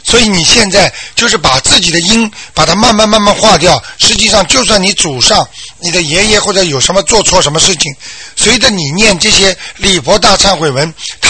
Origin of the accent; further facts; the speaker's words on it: China; 我们中国人就是聪明